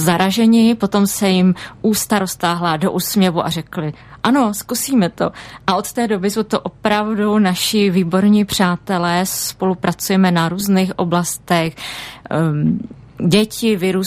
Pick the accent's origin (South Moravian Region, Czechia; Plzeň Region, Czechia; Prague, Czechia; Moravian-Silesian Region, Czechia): Moravian-Silesian Region, Czechia; Ostrava; now in Žďár nad Sázavou, Czech Republic; Přišli jsme z Ostravy.